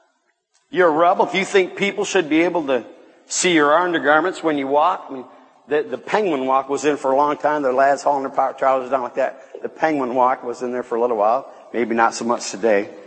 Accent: Michigan, United States; I'm from Michigan, a place back in the States.

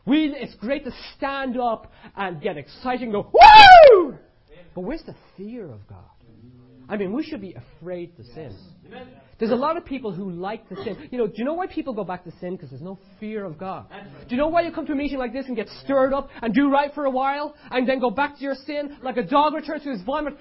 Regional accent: Ireland; Many of you know, I'm Irish, obviously.

